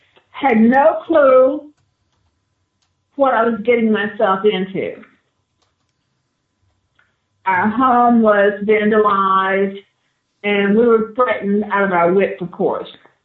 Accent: Tuscaloosa, Alabama, United States; I'm from Northport/Tuscaloosa, Alabama. I was born there in the 50s, and went to school in the 60s.

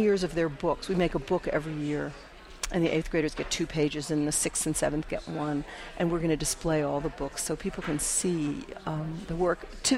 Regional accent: Pittsburgh, Pennsylvania, United States; My dear Pittsburgher, I'm from Pittsburgh

